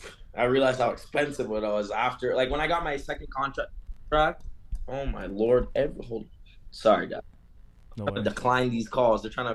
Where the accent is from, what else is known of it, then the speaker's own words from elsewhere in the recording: Florida, United States; now in Colorado, United States; so growing up in South Florida, like living in South Florida for most of my life, it's very different.